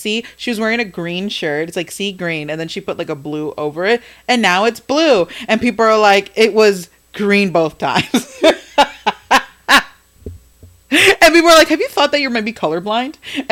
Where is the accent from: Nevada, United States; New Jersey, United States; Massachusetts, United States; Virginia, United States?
New Jersey, United States; You know, we're from Jersey, so if you just go down south, you'll see a lot of it.